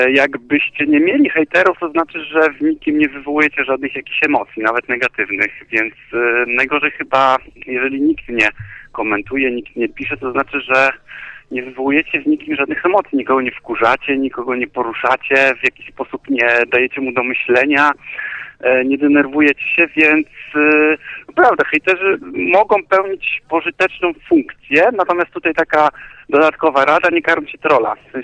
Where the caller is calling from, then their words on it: Wrocław, Lower Silesian Voivodeship, Poland; ja ze Wrocław się kłania.